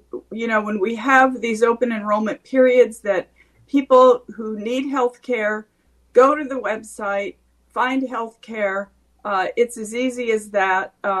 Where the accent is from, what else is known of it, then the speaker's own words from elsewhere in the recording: New Mexico, United States; I started out as an organizer in Indian country, you know, in my home state of New Mexico.